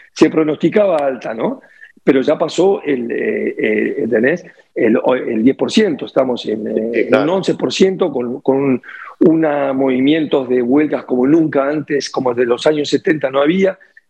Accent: Uruguay; yo soy uruguayo

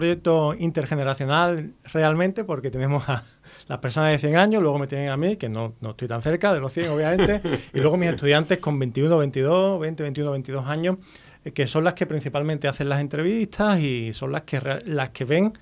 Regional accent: Puerto Real, Andalusia, Spain; entrevistamos a una persona en mi pueblo, de Puerto Real

